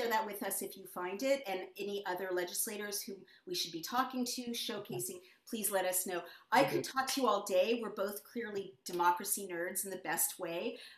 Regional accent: California, United States; I am from California

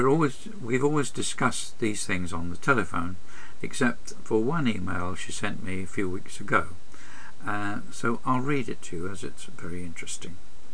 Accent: Chelmsford, East of England, United Kingdom; my hometown of Chelmsford in Essex was the last town where a witch was hung

